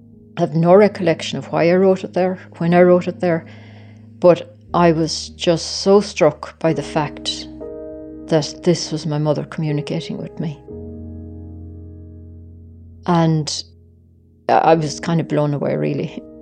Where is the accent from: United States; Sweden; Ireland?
Ireland; Killarney, County Kerry; I'm from Killarney.